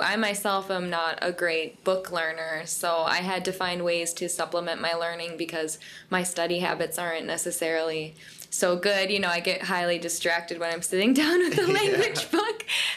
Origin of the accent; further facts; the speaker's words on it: Fort Atkinson, Wisconsin, United States; moved away as an adult; now in China; I'm from Fort Atkinson, Wisconsin, which is a small town in relatively rural Wisconsin. I've been in China since 2009.